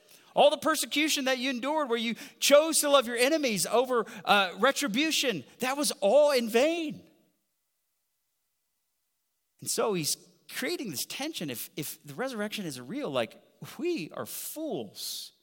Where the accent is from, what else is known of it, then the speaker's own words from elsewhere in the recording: the South, United States; accent: redneck southern; or sometimes my redneck southern accent comes out